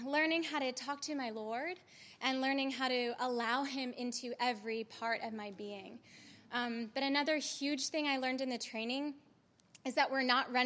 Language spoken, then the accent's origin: English; New York City, New York, United States; I grew up in New York City